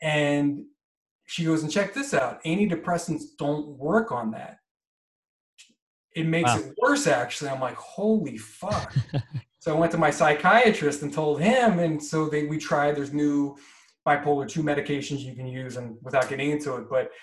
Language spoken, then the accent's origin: English; New Jersey, United States; I'm from New Jersey, born and raised. Just, you know, kind of suburban kid